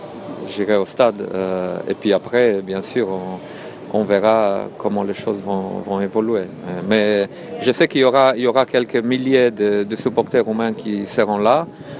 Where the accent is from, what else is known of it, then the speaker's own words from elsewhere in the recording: Romania; e o cinste, e o onoare pentru mine, în primul rând, ca și român